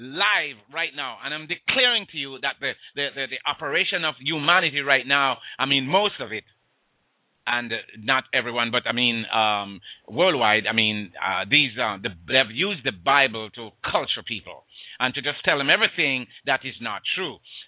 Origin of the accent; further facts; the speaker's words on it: Jamaica; I grew up in Jamaica, and I did a little carpentry.